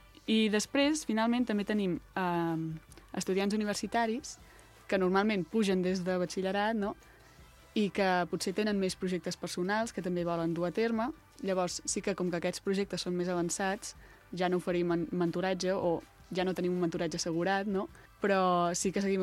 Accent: Vilafranca del Penedès, Catalonia, Spain; la majoria ja som de Vilafranca

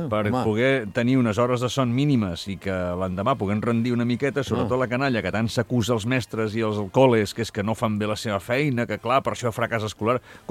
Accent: Barcelona, Catalonia, Spain; Som del barri Fabri Puig, de Nou Barris

